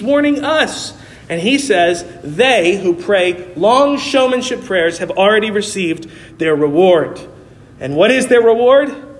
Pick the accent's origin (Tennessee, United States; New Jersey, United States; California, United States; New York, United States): New York, United States; New York City; I grew up in New York City around 11 and 12 year old boys who would kind of walk the streets of New York City